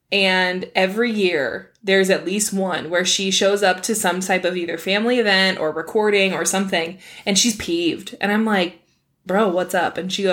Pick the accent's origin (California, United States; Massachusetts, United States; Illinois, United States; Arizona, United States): Arizona, United States; Phoenix; I'm from Arizona, lived in Phoenix my whole life.